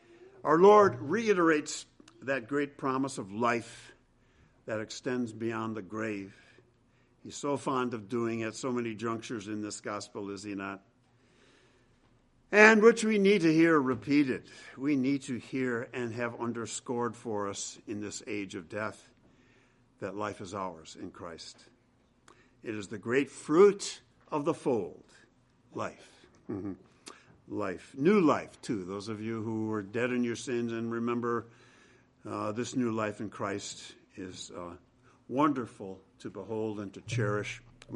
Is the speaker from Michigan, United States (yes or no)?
yes; Grand Rapids, Michigan, United States; Michigan is an auto state, and my hometown, Grand Rapids, Michigan, is an auto town. And I remember growing up, there was a vast auto scrapyard, salvage yard, across the Grand River from where we lived.